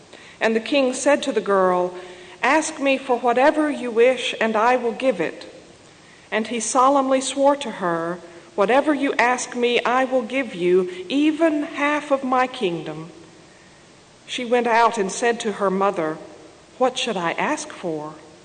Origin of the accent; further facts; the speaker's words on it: North Carolina, United States; I'm from North Carolina. My call to ministry came in midlife.